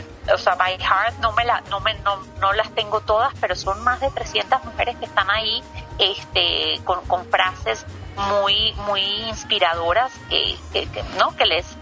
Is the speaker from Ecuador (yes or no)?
no; Mexico; obviamente como mexicana.